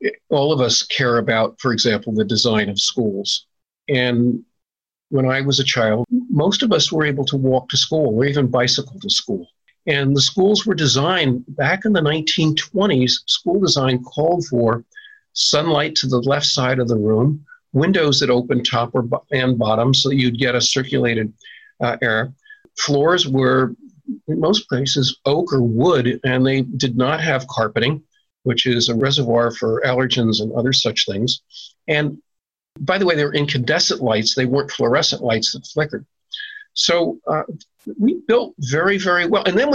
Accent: New Jersey, United States; and I grew up in New Jersey, we had the so-called projects in Jersey City, Newark, and these other cities.

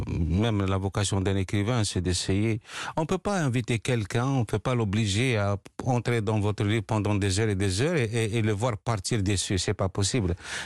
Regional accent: France; quand je dis que je viens de France

